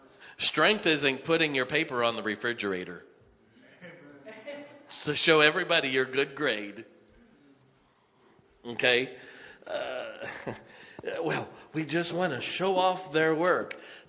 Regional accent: Ohio, United States; We grew up in Northeast Ohio. It gets cold. We get lots of snow.

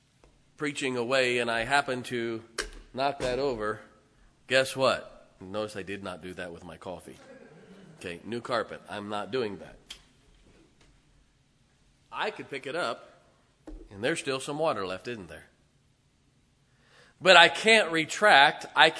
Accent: Canton, Ohio, United States; I grew up in Canton, Ohio. That's where they play the Hall of Fame football game.

